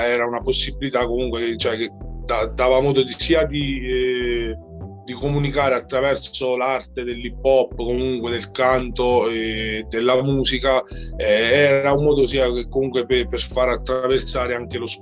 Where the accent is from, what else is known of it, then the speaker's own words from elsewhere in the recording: Lanciano, Abruzzo, Italy; gruppo rap militante abruzzese, veniamo da Lanciano